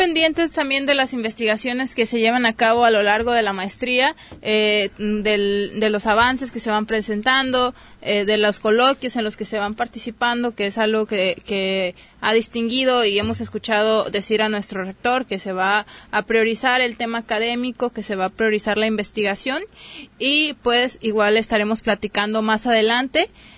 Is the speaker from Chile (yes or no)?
no; Mexico